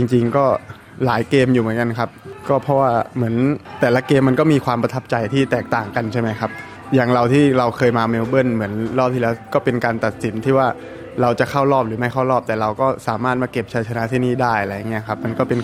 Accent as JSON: {"language": "Thai", "region": "Buriram", "country": "Thailand", "tie": "born or raised there", "said": "วันหนึ่งเรามีโอกาสได้กลับมาเล่นที่บุรีรัมย์จริงๆเราก็รู้สึกว่าเนี่ยเป็นสิ่งที่เราที่จะสามารถตอบแทนบ้านเกิดของเราได้"}